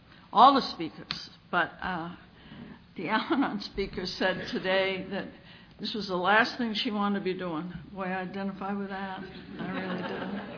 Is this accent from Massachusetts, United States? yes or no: yes; Massachusetts, United States; So even though the flyer says I'm from New Mexico, I'm really from just north of Boston. And I was raised in a very lovely place.